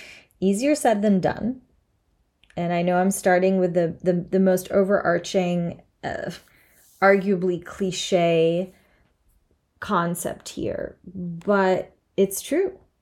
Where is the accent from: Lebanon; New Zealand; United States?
Lebanon; Where I grew up in Lebanon, Pepsi was it.